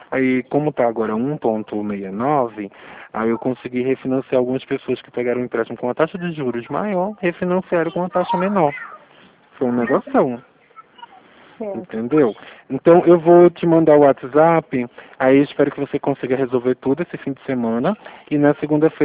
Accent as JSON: {"language": "Portuguese", "region": "Pernambuco", "country": "Brazil", "moved": "yes", "lives_now": "São Paulo, Brazil", "said": "eu sou de Pernambuco, mas eu estou morando aqui em São Paulo. Meu número é de Pernambuco, tá?"}